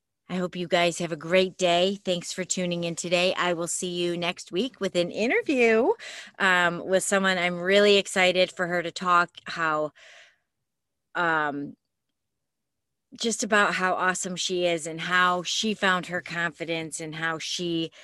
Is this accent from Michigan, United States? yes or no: yes; Michigan, United States; Sorry, I'm from Michigan, so up north is what we say. There's a bunch of lakes up there.